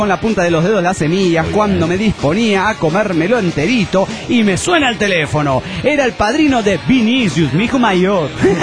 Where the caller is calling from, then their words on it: Mexico City, Mexico; del DF mexicano.